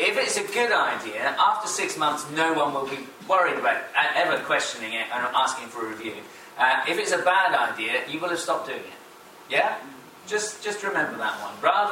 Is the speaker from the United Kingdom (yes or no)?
yes; Dunfermline, Scotland, United Kingdom; also born or lived in Chatham; My dad worked in the Royal Naval Dockyards, so I was born in Chatham. But I don't really remember that because we moved at the age of, when I was five, we moved to Scotland, to Dunfermline, to another country.